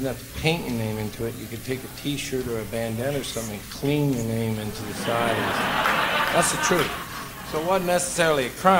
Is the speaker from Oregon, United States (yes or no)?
yes; Beaverton, Oregon, United States; I grew up in Beaverton, and there was a Multnomah County tunnel that would lead you into Portland.